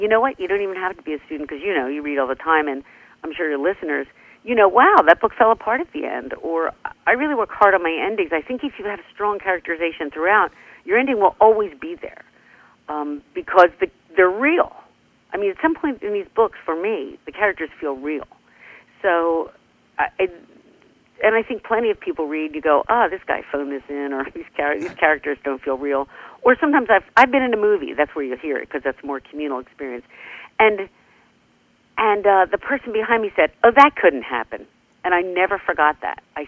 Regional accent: Philadelphia, Pennsylvania, United States; I'm a Philadelphian, so it was a real honor.

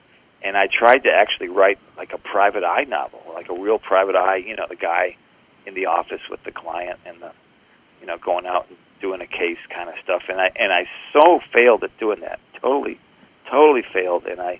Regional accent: Michigan, United States; knowing the Upper Peninsula as I do, growing up in Michigan

